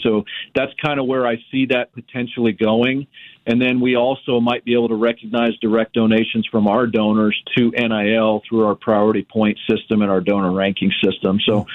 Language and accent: English; Manhattan, Kansas, United States; my experience as a young person growing up in Manhattan, Kansas